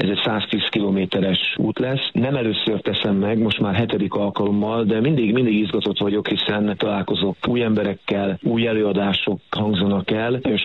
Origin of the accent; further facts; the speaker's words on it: Kunszentmiklós, Bács-Kiskun, Hungary; 2017-ben Kunszla Miklóstól, az én szülővárosomból gyalogoltam el a horvátországi Szent Lászlóba